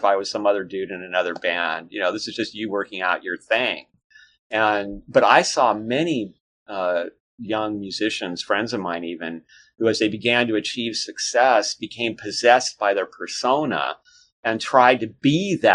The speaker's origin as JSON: {"language": "English", "town": "Los Angeles", "region": "California", "country": "United States", "tie": "born or raised there", "said": "that I personally witnessed growing up in Los Angeles"}